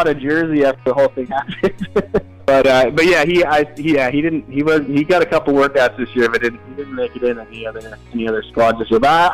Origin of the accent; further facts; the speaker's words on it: San Francisco, California, United States; But anyways, growing up in San Francisco, the 49ers are always, they're ripping off Super Bowl titles